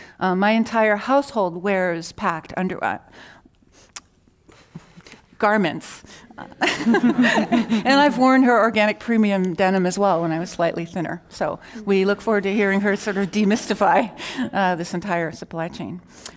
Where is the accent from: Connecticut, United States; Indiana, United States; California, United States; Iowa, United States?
California, United States; Oakland; I walk into any supermarket, as I did today in my hometown of Oakland, the new Sprouts Market just opened